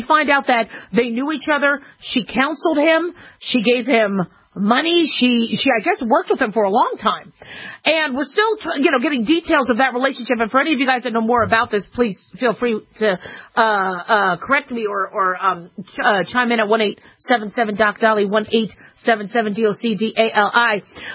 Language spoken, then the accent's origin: English; Las Vegas, Nevada, United States; But when it comes to something that happens in my hometown, which is Las Vegas, I'm very, very interested and concerned.